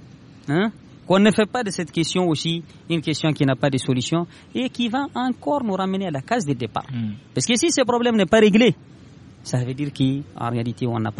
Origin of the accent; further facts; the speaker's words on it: Kidal, Mali; je suis de Kidal. Je suis de la région de Kidal.